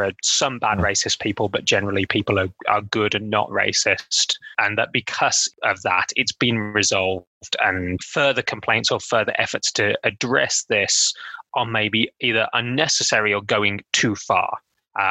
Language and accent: English; United Kingdom; You know, as a Brit, I would say that we have a long history of erasing both other cultures' achievements